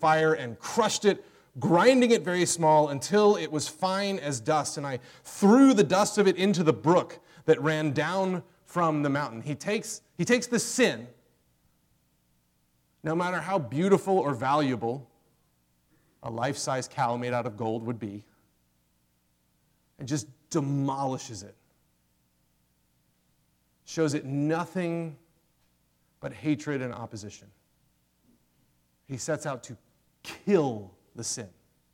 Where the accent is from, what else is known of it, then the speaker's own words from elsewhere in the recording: Chapel Hill, North Carolina, United States; So I grew up in Chapel Hill, which is like the Corvallis of North Carolina, this sort of like highly educated, progressive enclave